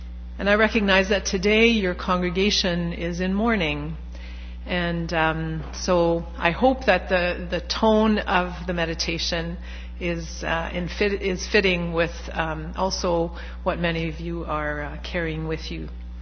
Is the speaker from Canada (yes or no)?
yes; Quebec, Canada; Growing up in Quebec in the 50s and the 60s means that Catholicism was also added to that spiritual heritage.